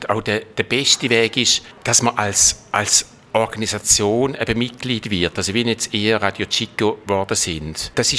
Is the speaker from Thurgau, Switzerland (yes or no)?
yes; Thurgau, Switzerland; Ich habe einen kleinen Bauernhof im Thurgau oder dort, wo ich aufgewachsen bin